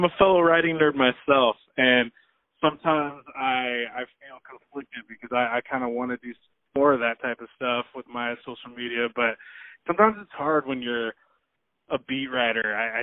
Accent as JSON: {"language": "English", "town": "Portland", "region": "Oregon", "country": "United States", "said": "I'm from Portland."}